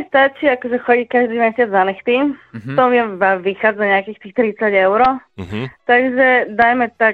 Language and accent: Slovak; eastern Slovakia, Slovakia; Jasné, tak ja som z východu, tak musíme...